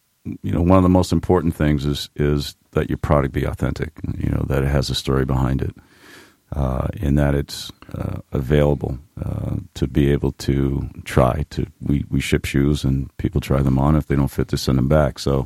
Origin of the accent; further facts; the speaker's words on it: Lewiston, Maine, United States; So I'm from Lewiston.